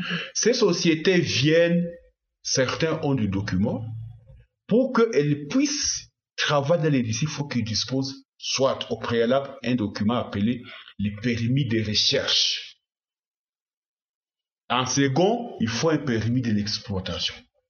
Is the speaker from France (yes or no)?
no; South Kivu, DR Congo; vous connaissez chez nous, au Burega, on est beaucoup soumis à la coutume